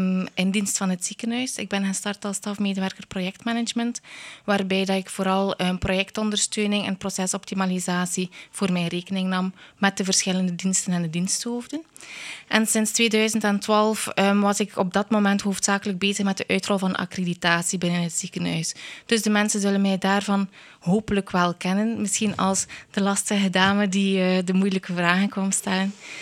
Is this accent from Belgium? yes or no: yes; De Haan, West Flanders, Belgium; also born or lived in Ghent / Aalter; now in Hertsberge, Belgium; 34 jaar. Oorspronkelijk kom ik uit De Haan, dus ik ben van de kust, maar wij zijn een stukje het binnenland ingetrokken. Eerst naar Gent, dan naar Aalter en nu in Hertsbergen terechtgekomen.